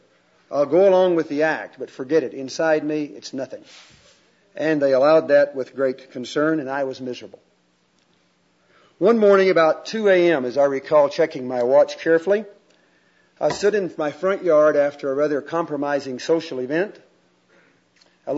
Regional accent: Fort Worth, Texas, United States; modest or low-income home on the outskirts of Fort Worth, Texas. You saw downstairs Fort Worth. That's my hometown.

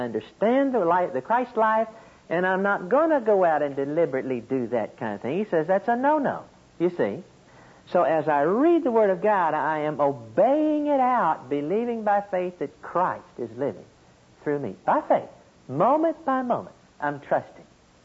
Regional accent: Oklahoma, United States; accent: Okie; that He's triggering off my Okie accent, that He is using the psychology that I have, that He's using my experiential background

